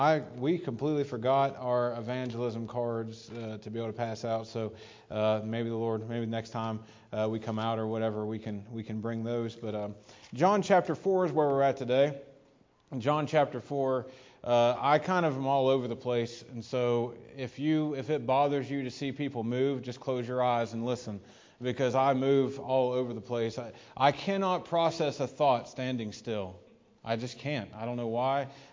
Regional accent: Fairmont, West Virginia, United States; also born or lived in Morgantown; But anyway, I was born here in Morgantown, raised in Fairmont.

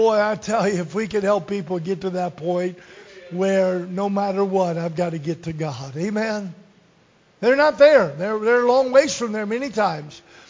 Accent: Lynchburg, Virginia, United States; One of them moved from our ministry in Rockford and moved to Lynchburg, my hometown.

